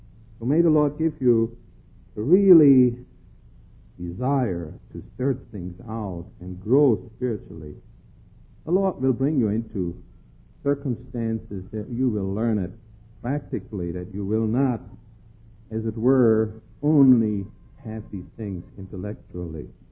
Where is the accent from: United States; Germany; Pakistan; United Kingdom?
Germany; growing up in Germany, we sat different.